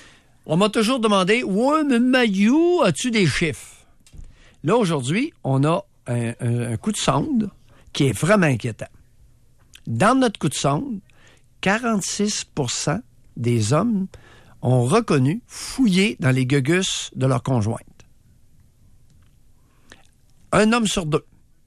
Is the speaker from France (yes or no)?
no; Quebec, Canada; Parce que là, il y a quelque chose qui se passe au Québec, là. Chez nous, au Canada français